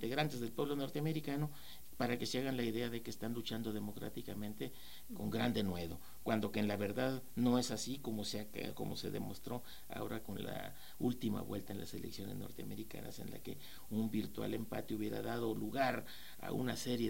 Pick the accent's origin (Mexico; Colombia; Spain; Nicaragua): Mexico; que es el, sí, caso nuestro, como mexicanos